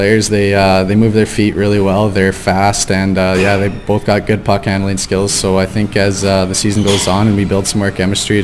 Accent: Lethbridge, Alberta, Canada; I'm from Lethbridge, Alberta.

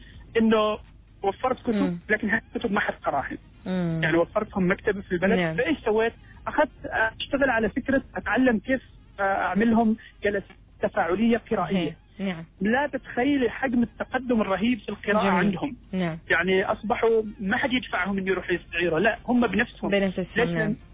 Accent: Oman; بعض الأمهات عندنا في عمان مثلا

